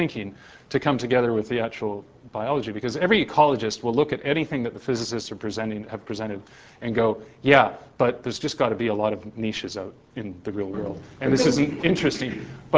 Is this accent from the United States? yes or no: no; Canada; I'm a Canadian, so I think of beavers, right?